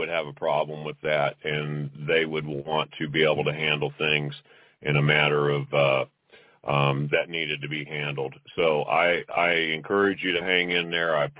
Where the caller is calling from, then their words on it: United States; I'm calling from the States.